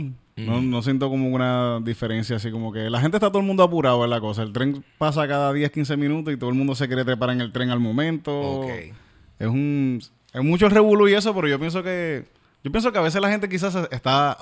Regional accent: Puerto Rico; moved away; yo me fui quería salir de Puerto Rico

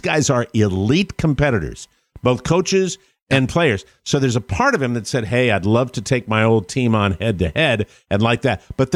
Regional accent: Hartford, Connecticut, United States; It's the Carolina Hurricanes, who are the Hartford Whalers, really. They stole the Whalers from my hometown.

